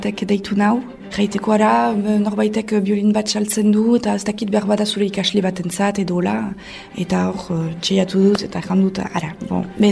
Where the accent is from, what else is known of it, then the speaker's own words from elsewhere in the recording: Nouvelle-Aquitaine, France; Beraz, Euskal Herrikoa naiz, iparraldekoa.